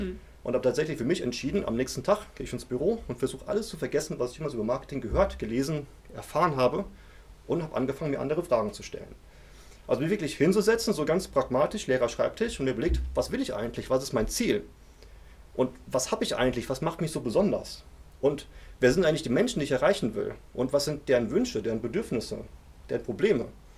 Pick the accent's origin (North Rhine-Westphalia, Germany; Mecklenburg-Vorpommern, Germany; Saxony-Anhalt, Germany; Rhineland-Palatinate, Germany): Rhineland-Palatinate, Germany; Mainz; Ich komme aus Mainz, bin da groß geworden, habe eben auch die Ausbildung da gemacht. Und 2006 hatte ich die Möglichkeit, nach Stuttgart zu gehen